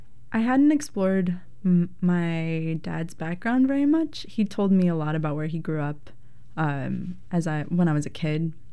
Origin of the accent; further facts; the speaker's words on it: United States; my life growing up in the United States.